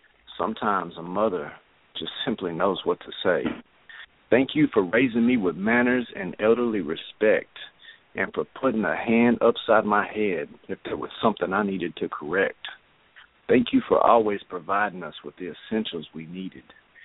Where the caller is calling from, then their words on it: Arkansas, United States; Way down here in Arkansas.